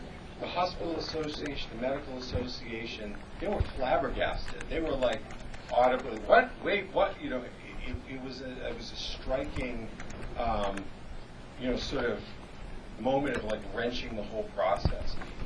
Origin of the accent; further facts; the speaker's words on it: Massachusetts, United States; I'm also from Massachusetts, I'm a practitioner in Boston, completely outpatient practice